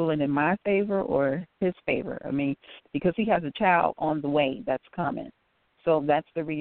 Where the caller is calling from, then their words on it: Illinois, United States; I'm calling from Illinois.